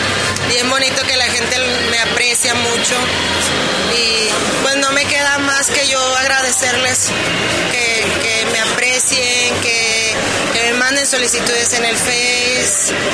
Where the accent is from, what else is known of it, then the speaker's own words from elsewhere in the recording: Monterrey, Nuevo León, Mexico; De Monterrey, Nuevo León.